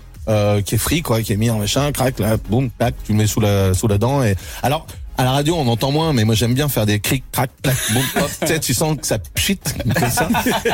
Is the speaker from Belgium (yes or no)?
no; Sainte-Foy-l'Argentière, Auvergne-Rhône-Alpes, France; Oh, Sainte-Foy-l'Argentière, je suis de Sainte-Foy-l'Argentière.